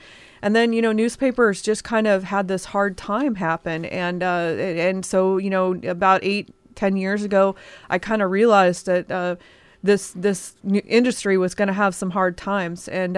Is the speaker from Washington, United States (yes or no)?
yes; Roy, Washington, United States; I grew up on a small cattle farm, like a little ranch, outside of Roy, Washington, which if you know where Olympia is and you know where Tacoma is